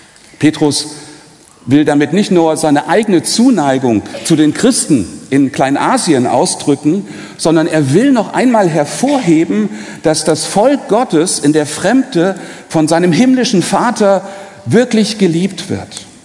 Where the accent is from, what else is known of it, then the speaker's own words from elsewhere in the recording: Saxony, Germany; Im Elbsandsteingebirge, super, südlich von Dresden. Bin also ein alter Sachse.